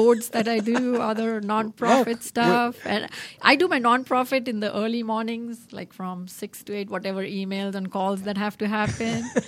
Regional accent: Kolkata, West Bengal, India; I come from Calcutta, city of Calcutta in India.

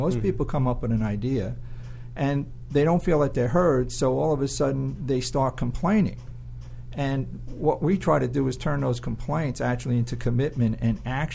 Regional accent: New York City, New York, United States; also born or lived in Vermont; now in Atlanta, United States; No, can't tell by my accent. Everybody else says New York City.

